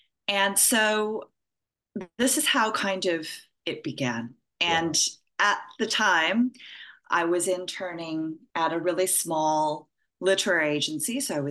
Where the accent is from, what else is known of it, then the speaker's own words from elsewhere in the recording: Austin, Texas, United States; started out doing ballet training at my local ballet academy where I grew up in Austin, Texas. And, you know, my Asian immigrant parents said, no, you're going to university.